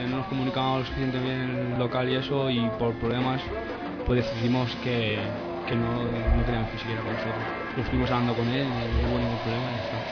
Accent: Madrid, Community of Madrid, Spain; todos de somos de Madrid.

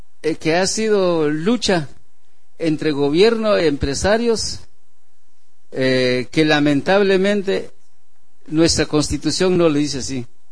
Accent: San Juan Ixcoy, Huehuetenango, Guatemala; Vengo de Huehuetenango, San Juan Xcoy, Guatemala.

